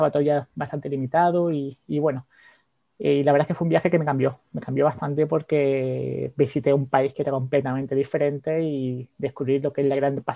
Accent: Torremolinos, Andalusia, Spain; moved away as an adult; also born or lived in United States / Mexico / France / Netherlands; soy de un municipio que se llama Torremolinos, en el sur de España, tengo 36 años y bueno, aunque soy de aquí de España, hace casi 15 años que no resido en el país

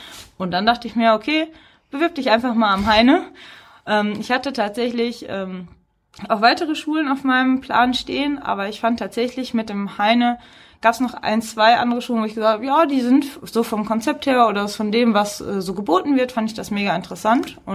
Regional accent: North Rhine-Westphalia, Germany; Ich bin auch aus dem Ruhrgebiet und wollte eigentlich auch gerne da bleiben.

